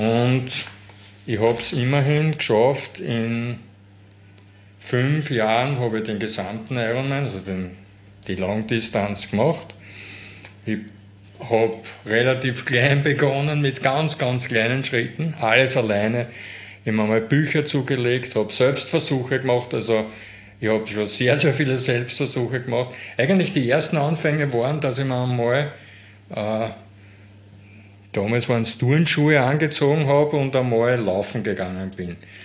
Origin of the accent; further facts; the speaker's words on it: Vienna, Austria; now in Bottendorf, Austria; Ich bin 58 Jahre, bin gebürtiger Wiener, wohne jetzt seit 2000 in Bottendorf in Niederösterreich.